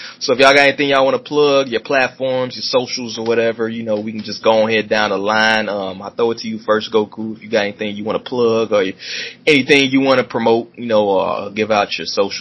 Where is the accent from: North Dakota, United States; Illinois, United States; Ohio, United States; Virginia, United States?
Illinois, United States; Chicago; I'm from Chicago, but they're from, like, Mississippi and, like, Alabama.